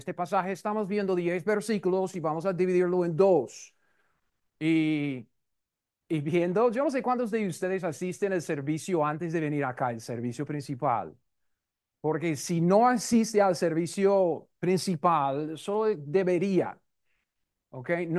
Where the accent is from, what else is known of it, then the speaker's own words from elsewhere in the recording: United States; Mucho gusto. Disculpe, soy gringo.